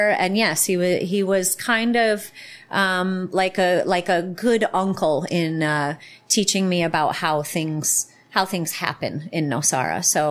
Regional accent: Chicago, Illinois, United States; I'm definitely from a hippie place. I was raised in Chicago.

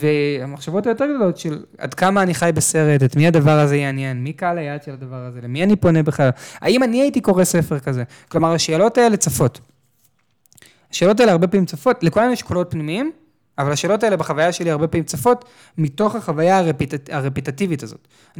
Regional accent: Tel Aviv, Tel Aviv District, Israel; גדלתי בתל אביב

